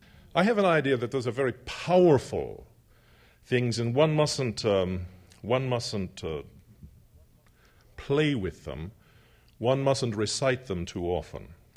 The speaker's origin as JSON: {"language": "English", "region": "Southwest", "country": "United States", "tie": "born or raised there", "said": "I live in Arizona. I have not lived there long, though I grew up in the Southwest. I live now in the south of Arizona, on the apron of the Sonoran Desert."}